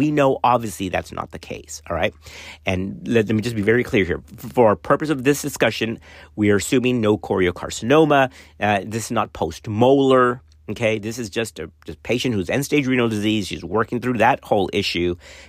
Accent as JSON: {"language": "English", "town": "Laredo", "region": "Texas", "country": "United States", "tie": "born or raised there", "said": "But growing up in Laredo around that time, right, it was the 70s-ish"}